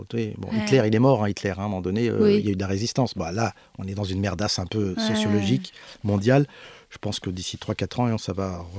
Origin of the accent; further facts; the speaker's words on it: Paris, Île-de-France, France; born there; Je suis né à Paris, j'ai pas d'accent, je fais quoi?